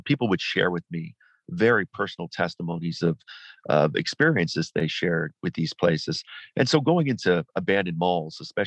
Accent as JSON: {"language": "English", "town": "Cleveland", "region": "Ohio", "country": "United States", "tie": "born or raised there", "said": "Well, I grew up in Cleveland, Ohio, Rust Belt section of America, for those who are not aware."}